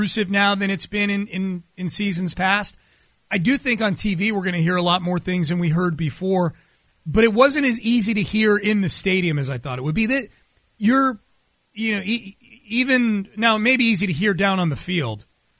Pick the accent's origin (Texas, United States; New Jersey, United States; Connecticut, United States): Connecticut, United States; I grew up in Connecticut.